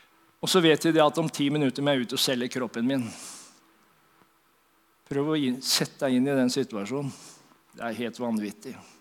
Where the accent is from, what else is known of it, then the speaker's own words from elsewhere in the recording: Horten, Vestfold, Norway; For jeg kommer fra Vestfold, og der det mange luringer. Jeg kommer fra Horten.